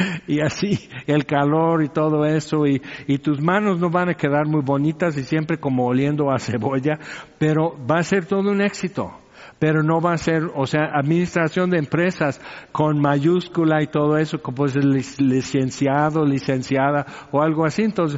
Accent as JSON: {"language": "Spanish", "town": "Orange", "region": "California", "country": "United States", "tie": "born there", "said": "Pues yo nací en el Hospital del Niño en Orange, California."}